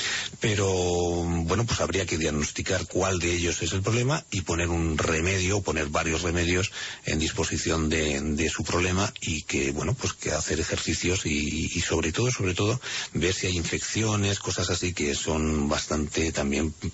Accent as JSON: {"language": "Spanish", "country": "Spain", "said": "como somos los españoles que nos relacionamos absolutamente con todo y somos muy, muy sociales y muy arrimados"}